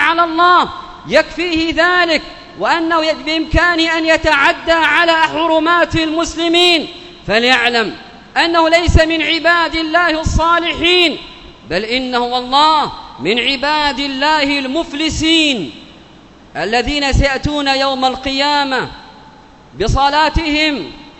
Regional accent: Yemen; اللهم ادفع عن بلادنا اليمن وعن سائر بلاد المسلمين الفتن ما ظهر منها وما بطن

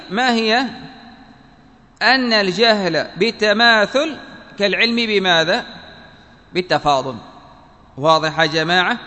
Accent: Yemen; يعني عندنا في اليمن يقال الرازقي، الحالمي، الصعداوي

